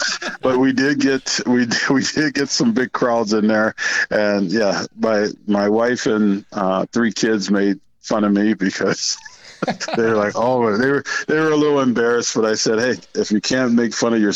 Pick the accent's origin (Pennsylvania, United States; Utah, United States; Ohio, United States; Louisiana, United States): Ohio, United States; Cleveland; So I grew up in Cleveland, Ohio, and we probably played everything from baseball to basketball, ran track in the street.